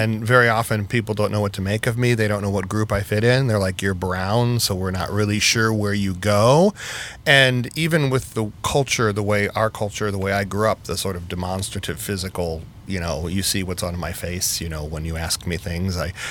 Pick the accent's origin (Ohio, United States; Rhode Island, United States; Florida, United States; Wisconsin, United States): Ohio, United States; Akron; also born or lived in Chicago / Philadelphia / Paris / New York City; I'm from Akron, Ohio.